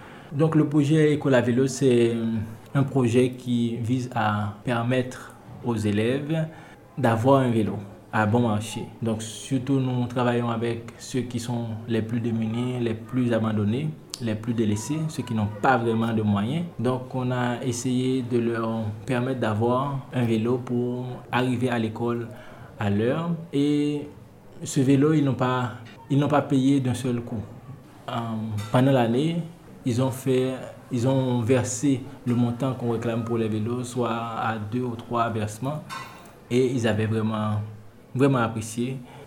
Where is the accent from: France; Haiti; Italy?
Haiti; Je suis d'Ekaï. Et la ville d'Ekaï et la ville des Gonaïves sont les deux villes du pays où il y a le plus de vélos.